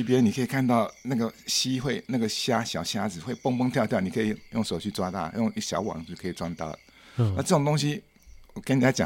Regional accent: Taipei, Taiwan; 我们的祖坟有一部分的祖坟还在深坑，然后最后回到我的老家，我出生的地方就是现在大安高工旁边，那块地方。那我们家我们家现在不在了，已经变成楼房了，拆掉了。

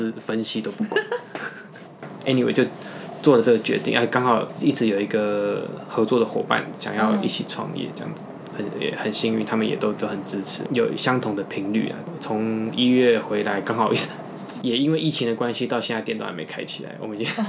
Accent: Taiwan; now in South Korea; 身为一个台湾人，我在韩国做法国料理

